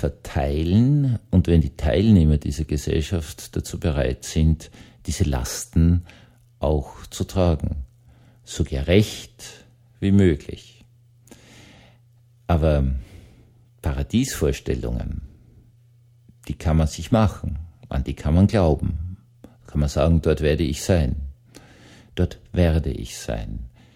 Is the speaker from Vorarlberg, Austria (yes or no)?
no; Bischofshofen, Salzburg, Austria; ich komme aus Bischofshofen